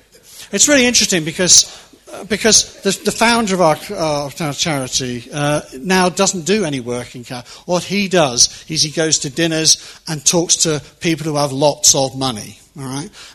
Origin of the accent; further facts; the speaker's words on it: Maidenhead, South East England, United Kingdom; Talk to me. I'm only from Maidenhead.